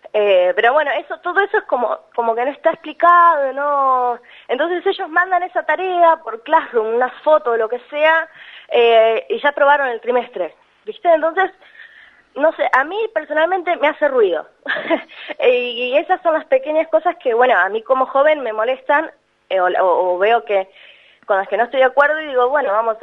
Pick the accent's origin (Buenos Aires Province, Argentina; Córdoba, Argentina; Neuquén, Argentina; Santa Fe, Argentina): Buenos Aires Province, Argentina; La Plata; En La Plata, yo soy de La Plata.